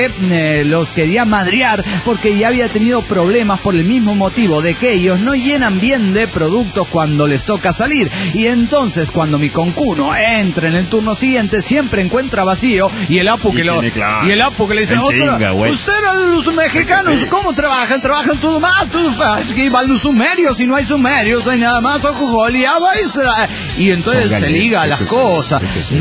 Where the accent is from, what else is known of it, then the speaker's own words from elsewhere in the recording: San Salvador, El Salvador; de San Salvador, El Salvador.